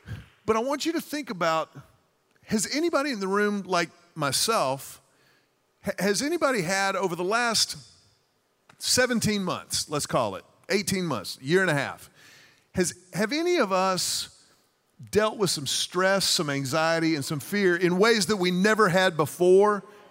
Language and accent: English; Houston, Texas, United States; I grew up in Houston, Texas.